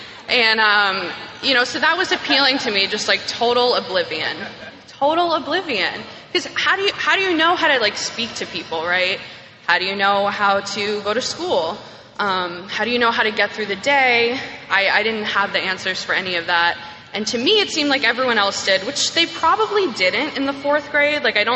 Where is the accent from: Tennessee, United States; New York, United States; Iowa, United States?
New York, United States; New York City; Like I said, I'm from New York. I grew up on the upper West Side, as we call it. And it's a nice place.